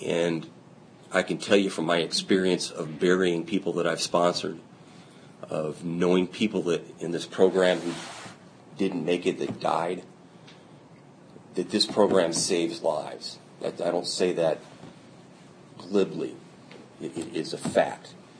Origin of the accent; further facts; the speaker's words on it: Phoenix, Arizona, United States; I grew up in Phoenix, and you may have heard that it's hot down there.